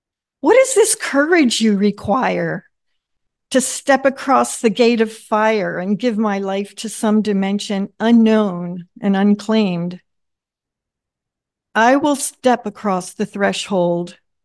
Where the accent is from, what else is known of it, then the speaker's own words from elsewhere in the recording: Ethiopia; I was born and raised in Ethiopia as a missionary kid. So after Steve and I were married, we visited my homeland.